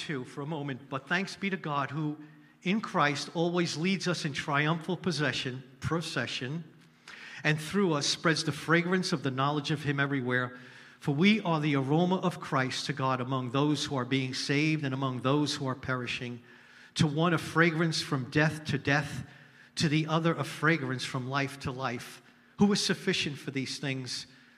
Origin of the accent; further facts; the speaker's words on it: New York, United States; I'm from New York. Drugged means you're high.